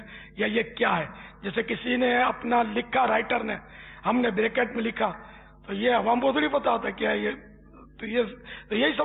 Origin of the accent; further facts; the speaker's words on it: Karachi, Sindh, Pakistan; born there; میں تو یعنی کٹر پاکستانی ہوں, میں اصلاً نسلاً یوں کہتے ہیں کہ میری پیدائش جو ہے نا یہ باب المدینہ کراچی میں ہوئی ہے. میری جائے ولادت, میرا برتھ پیلس کراچی ہے, پاکستان.